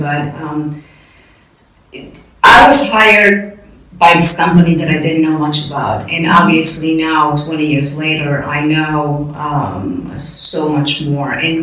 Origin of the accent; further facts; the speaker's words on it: Romania; moved away; as a child growing up in Romania